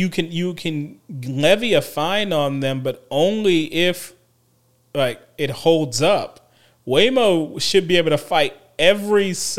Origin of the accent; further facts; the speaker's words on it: New Orleans, Louisiana, United States; I'm from New Orleans. That's commonplace.